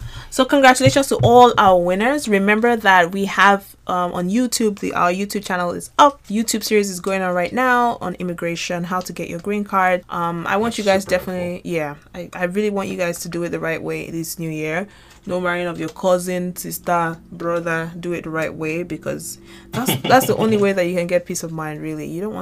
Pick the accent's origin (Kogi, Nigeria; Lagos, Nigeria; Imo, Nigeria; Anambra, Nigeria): Lagos, Nigeria; So we're driving home and I was telling Ade that we grew up in Lagos, and I was like, you know how Christmas time there's no traffic in Lagos and stuff like that.